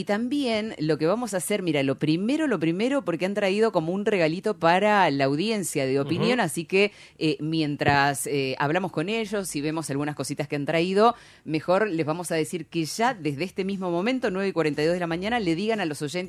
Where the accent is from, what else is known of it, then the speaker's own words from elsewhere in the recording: Mendoza, Argentina; nosotros como mendocinos nos quedamos en algo tan básico como abrir una botella y consumirlo